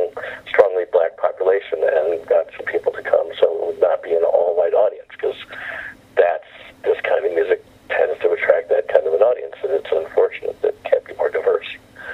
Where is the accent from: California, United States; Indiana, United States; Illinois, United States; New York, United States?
New York, United States; Syracuse; Well, I grew up in Syracuse, New York, moved to New York City because some great musicians invited me to sit to play with their band, start a band with them.